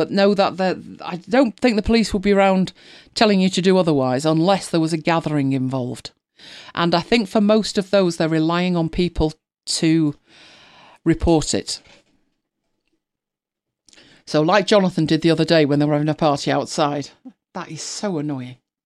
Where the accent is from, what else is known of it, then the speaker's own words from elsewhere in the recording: United Kingdom; We're very British, we don't like to offend.